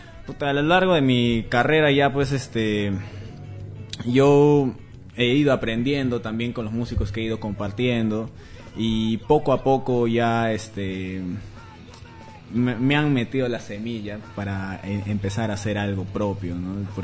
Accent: Iquitos, Loreto, Peru; La verdad es que Iquitos es... Yo amo bastante mi tierra.

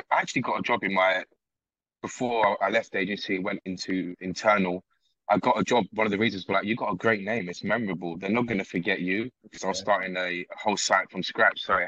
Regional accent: London, United Kingdom; I'm born and raised in East London. I'm Hungarian. … is Hungarian. People think I'm Italian. I'm like, nope, I'm Hungarian.

